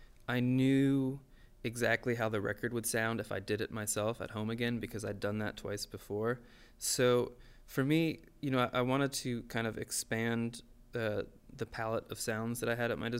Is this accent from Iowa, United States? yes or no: no; New Jersey, United States; I was raised in New Jersey on a pretty steady diet